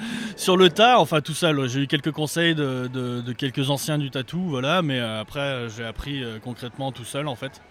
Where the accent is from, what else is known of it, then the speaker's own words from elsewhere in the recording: Cognac, Nouvelle-Aquitaine, France; Donc moi je viens de Cognac, en Charente.